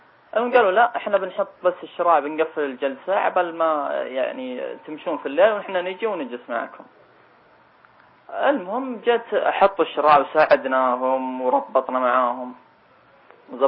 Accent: Riyadh, Riyadh Province, Saudi Arabia; عندنا في الرياض ما في شيعة.

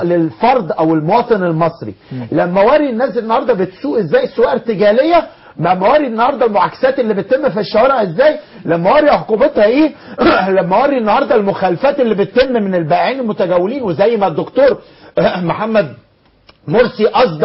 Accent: Egypt

